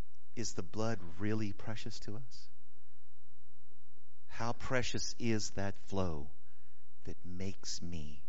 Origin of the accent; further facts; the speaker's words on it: Carrizozo, New Mexico, United States; Hey, I grew up in Carrizozo, I'm telling you.